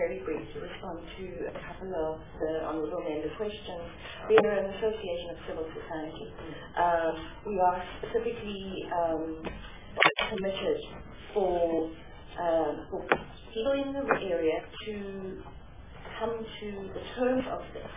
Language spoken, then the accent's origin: English; South Africa; as South African Jews, that there are human rights abuses perpetrated in our name, as we, but also generally as South Africans